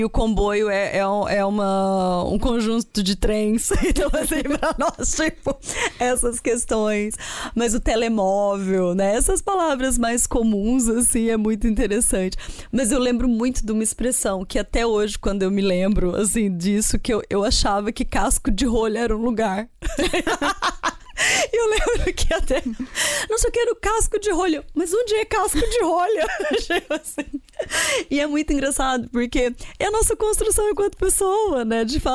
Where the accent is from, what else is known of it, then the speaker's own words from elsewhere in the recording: Brazil; now in Portugal; É a minha casa, eu sou brasileira, tipo, eu me sinto como brasileira.